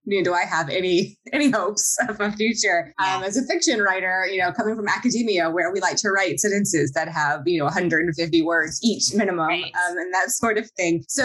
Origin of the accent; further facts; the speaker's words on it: the South, United States; moved away as an adult; also born or lived in Pacific Northwest / East Coast; But I grew up in the South. I'm originally from the South, and I left home to go to college, and I've never been back to the South.